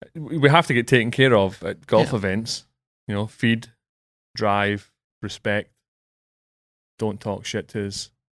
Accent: Scotland, United Kingdom; I grew up in Scotland

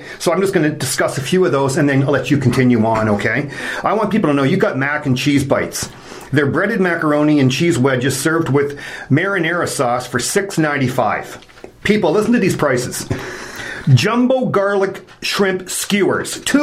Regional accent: England, United Kingdom; born there; I am from England. I was born in England. And being a Brit, I've grown up on my fish and chips.

